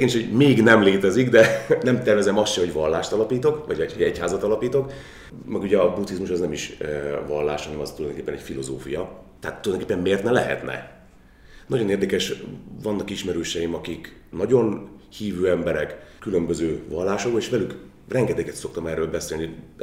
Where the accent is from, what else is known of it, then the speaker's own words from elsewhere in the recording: Hungary; born there; ha már egyszer itt születtem ebben az országban, és ezen a nyelven tanultam marha sok pénzért, akkor már szeretnék ebben az országban ezen a nyelven dolgozni